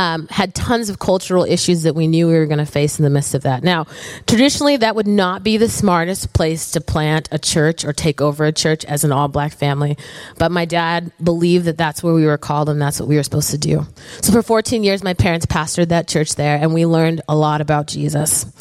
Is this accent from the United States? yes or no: no; Zambia; born there; I was born in Zambia, 10 degrees south of the equator. My parents are born from a line of pastors, and so I'm a PK kid, five generations back.